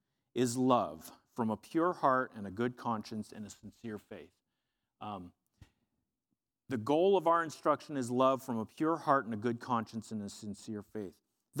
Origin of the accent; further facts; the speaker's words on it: United States; I'm an American, you know, and we're quick to talk about personal freedoms and personal rights